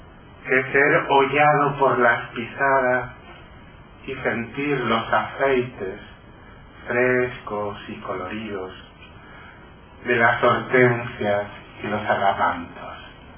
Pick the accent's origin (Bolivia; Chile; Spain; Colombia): Spain; Santa Cruz de Tenerife, Canary Islands; Yo soy canario y en mi ciudad de Santa Cruz, en Tenerife, vivía en la calle Poeta Tavares.